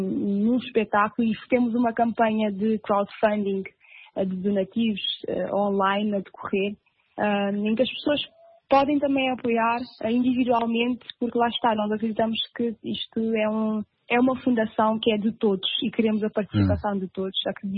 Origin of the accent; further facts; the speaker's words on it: Cape Verde; como cabo-verdiana, como uma jovem que também nasceu dentro da dança